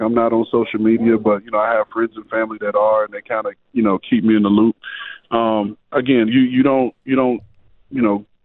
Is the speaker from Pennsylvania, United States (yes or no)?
no; Key West, Florida, United States; the Key West High School you drove by is not the Key West High School I went